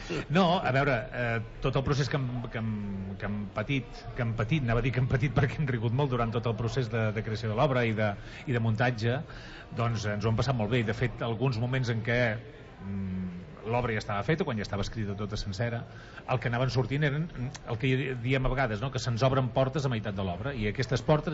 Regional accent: Catalonia, Spain; Jo sóc del Baix Gaià

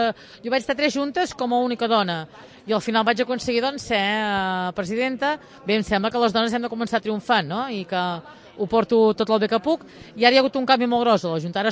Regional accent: Girona, Catalonia, Spain; Jo, que sóc molt gironina i sóc del Girona

